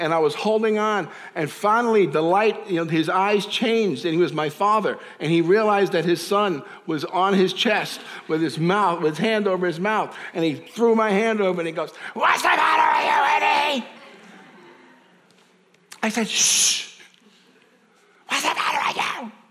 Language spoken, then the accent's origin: English; New York City, New York, United States; So my job as a 9-year-old, growing up in New York, we had a 1-bedroom apartment, and my mother and father slept outside on a couch in the living room, New York City living.